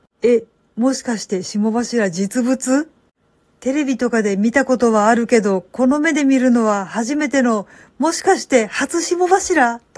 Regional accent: Kansai, Japan; now in Kanto, Japan; 私、今は関東に住んでるんですけど、もともと関西人なんですよ。

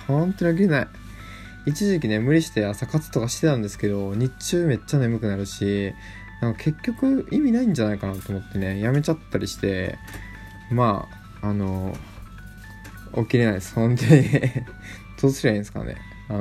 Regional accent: Kochi, Japan; now in Chiba, Japan; 僕のね地元は四国のね高知県です。皆さんわかりますか、高知県。今関東に僕住んで、まあ、千葉に住んでるんですけど

